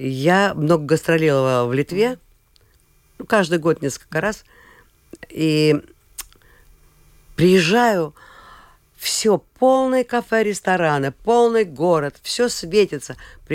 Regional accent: Latvia; born there; Russian is a second language; А я себя считала, что я латвийская певица, потому что я родилась в Латвии, заканчивала латышскую школу. Я первую книжку на русском языке прочитала в 19 лет, еле-еле.

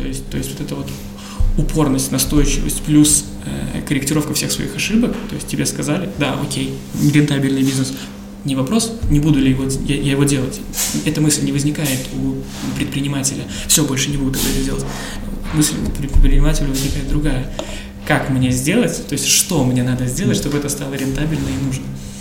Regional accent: Latgale, Latvia; now in Riga, Latvia; Начинать с Латгалии, если мы из Латгалии и из Латвии, почему бы да.

